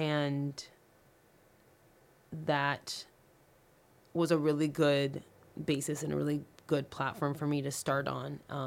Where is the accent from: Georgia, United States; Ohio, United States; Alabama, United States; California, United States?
California, United States; Sacramento; now in Bay Area, United States; I've been living in the Bay Area, and I'm from Sacramento